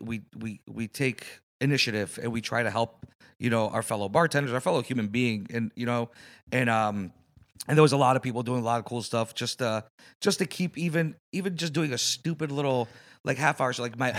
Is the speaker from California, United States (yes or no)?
no; Waterbury, Connecticut, United States; I grew up in a pizza place in Bunker Hill in Waterbury. I grew up born and raised in Waterbury, Connecticut. My grandparents came to this country in the early 60s from Greece.